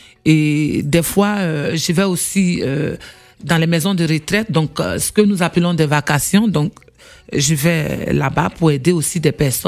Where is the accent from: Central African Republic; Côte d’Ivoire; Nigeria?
Côte d’Ivoire; West; Donc, je suis issue de l'Ouest.